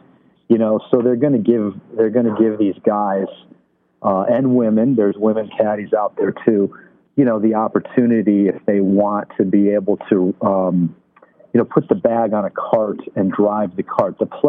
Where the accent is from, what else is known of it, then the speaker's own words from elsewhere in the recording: Illinois, United States; I was fortunate enough where I grew up in the Chicago suburbs. There was a lot of good caddy programs.